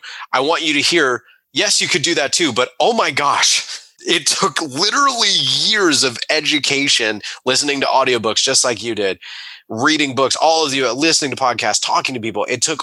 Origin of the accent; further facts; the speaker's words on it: Atlanta, Georgia, United States; moved away as an adult; now in Charlotte, United States; being hours, 4+ hours away from friends and family in my hometown, it was in Atlanta, Georgia, which is about 4 hours away from Charlotte.